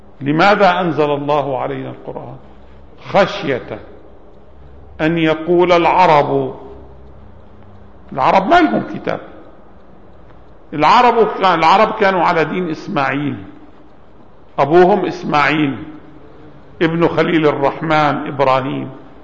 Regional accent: Jordan; عندنا في الأردن حفظه يمكن بلغ فوق 10,000 من الشباب الصغار.

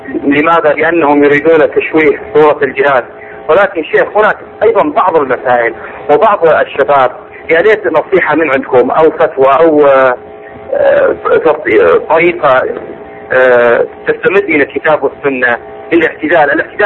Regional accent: Iraq; ونحن من أهل العراق ونعيش هذه المآسي التي نحدثها

